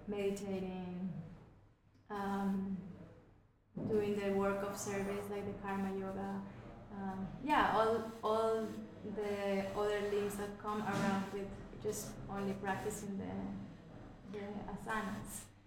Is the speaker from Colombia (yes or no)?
yes; Colombia; of course, and I'm from Colombia and I do it